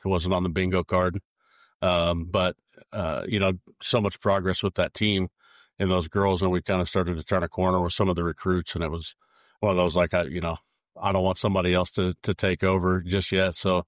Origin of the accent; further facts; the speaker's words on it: Brownsburg, Indiana, United States; So I was from Brownsburg here in Indy and went to Marion on tennis and golf